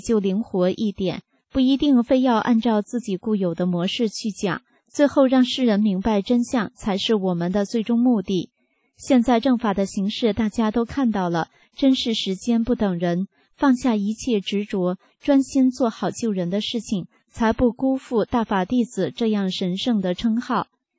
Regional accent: China; 我是从大陆出来的，

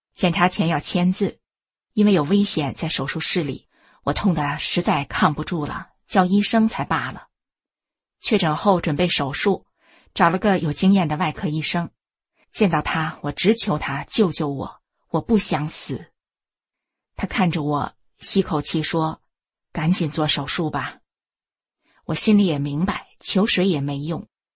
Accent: Shenyang, Liaoning, China; also born or lived in Beijing; 我出生在北京，当年就住在西单的披彩胡同。1958年随父母搬到辽宁沈阳。

